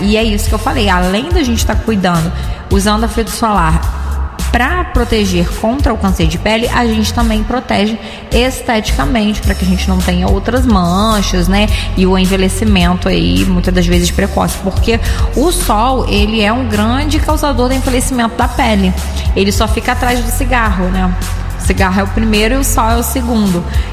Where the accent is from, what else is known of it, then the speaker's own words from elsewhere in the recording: Carmo, Rio de Janeiro, Brazil; a galera lá da minha cidade do Carmo